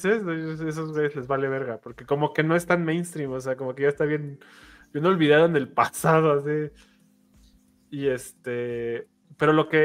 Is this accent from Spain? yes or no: no; Mexico; Digo, que a nosotros como mexicanos nos vale 2 kilos de riata, ¿no?